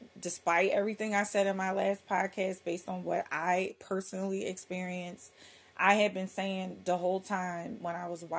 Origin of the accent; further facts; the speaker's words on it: Philadelphia, Pennsylvania, United States; I'm from Philly. And my whole life, like I'm 46, so my whole life growing up in Philly, there was a Baptist church, a Catholic church, and a mosque on every corner